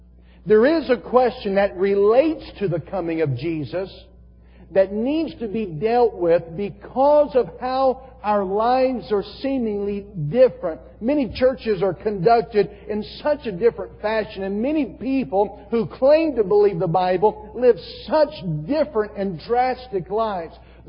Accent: Southern United States, United States; Again, I grew up in the South. I am a Southerner because I grew up there. I was born there.

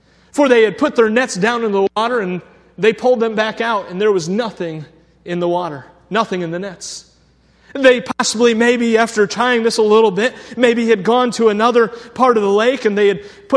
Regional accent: Cleveland, Ohio, United States; I'm not much of a fisherman. I grew up in Cleveland, Ohio, and I realize we have a big lake off the shores of Cleveland.

